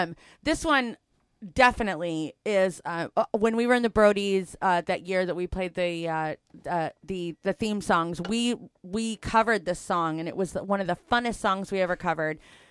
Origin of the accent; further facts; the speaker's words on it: Montana, United States; I know, growing up in Montana, that Duke, when this show was on, this was some fucking serious shit.